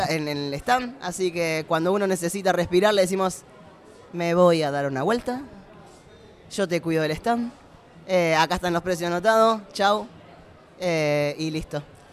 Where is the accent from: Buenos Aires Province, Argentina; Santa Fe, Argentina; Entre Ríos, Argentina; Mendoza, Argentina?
Santa Fe, Argentina; Rosario; yo soy de acá de Rosario